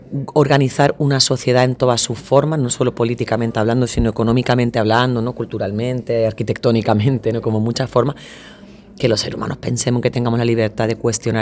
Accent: Andalusia, Spain; accent: Andalusian; first language Andalusian; como en nuestro caso en Andalucía, nuestro dialecto como una lengua, porque queremos ya hablar de una cosa más simbólicamente hablando de mi lengua madre se llama andaluz y no le llame dialecto porque yo te hablo andaluz

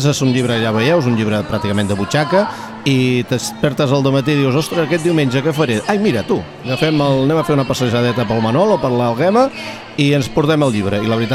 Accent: Vilafant, Catalonia, Spain; jo sóc de Vilafant, he viscut molt de temps, ara no, però vaja, me sento molt lligat al poble de Vilafant.

